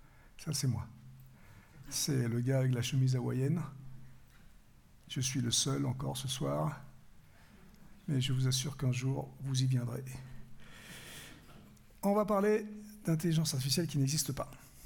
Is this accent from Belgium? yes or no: no; France; Alors moi je suis français, franchouillard de base